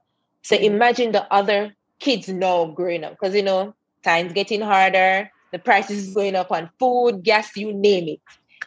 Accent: Mandeville, Manchester Parish, Jamaica; And I'm from Mandeville.

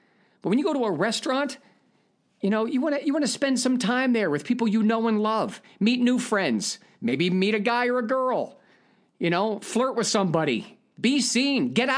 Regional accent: Ohio, United States; Well, now, here in my home state of Ohio, where I currently live, the curfew is lifted.

